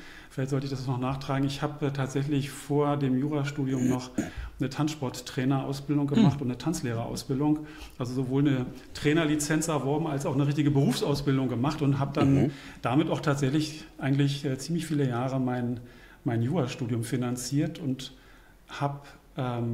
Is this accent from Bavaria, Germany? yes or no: no; Berlin, Germany; born there; ich bin geborener Berliner und ich habe hier an der Freien Universität Rechtswissenschaft studiert